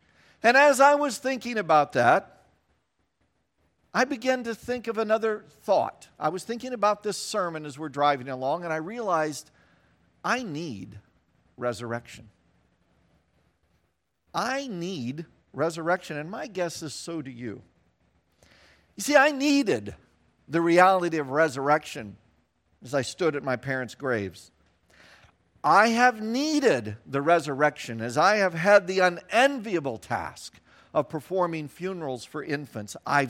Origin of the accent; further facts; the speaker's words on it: Salina, Kansas, United States; As a kid growing up in Kansas, whose mom's family lived all in West Virginia, we had one vacation spot my entire growing up years. We would drive every year from Salina, Kansas to Bluefield, West Virginia.